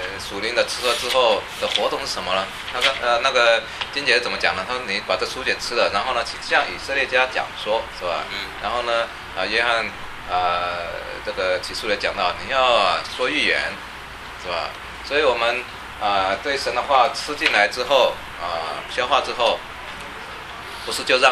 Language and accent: Chinese; China; 我们中国人很讲究吃